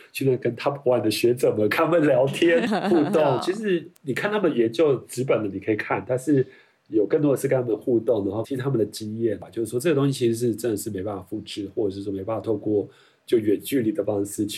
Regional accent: Neipu, Pingtung County, Taiwan; also born or lived in Wanluan; 我们是一个屏东的一个小乡村叫内埔，然后呢客家人、客家村话，我在万峦出生

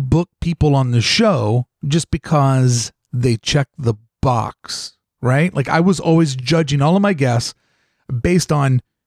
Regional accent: Kentucky, United States; And remember, I'm a kid from Kentucky that didn't want to grow up racist.

